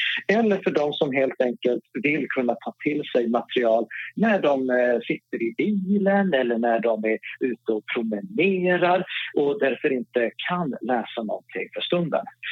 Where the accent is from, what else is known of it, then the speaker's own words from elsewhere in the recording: Norrland, Sweden; accent: Norrland; Jag har norrländska R, jag har inte Stockholms R.